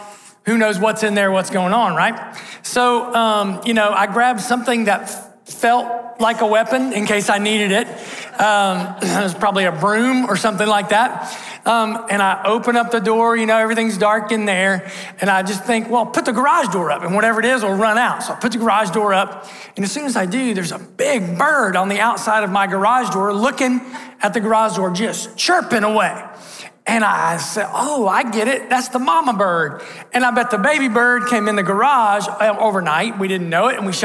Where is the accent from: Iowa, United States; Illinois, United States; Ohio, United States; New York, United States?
Ohio, United States; I'm from Southern Ohio. You all see baby bird. We see dinner, right? Things are different where I'm from.